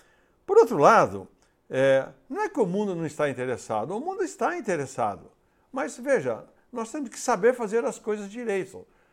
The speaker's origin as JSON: {"language": "Portuguese", "town": "Araras", "region": "São Paulo", "country": "Brazil", "tie": "born or raised there", "said": "aqui em Araras, no interior de São Paulo, que é minha terra natal."}